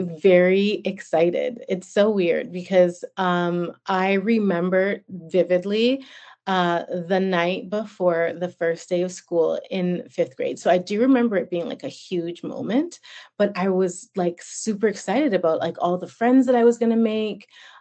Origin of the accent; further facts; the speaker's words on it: Calgary, Alberta, Canada; and Calgary wasn't very diverse. It's a lot more diverse now, but still has a long way to go for sure.